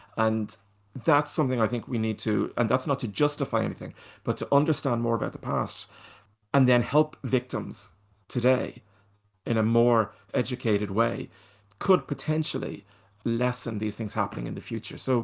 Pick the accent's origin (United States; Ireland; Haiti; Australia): Ireland; I mean, that's Welsh. I'm Irish, so it's like Clondidachlunda or something.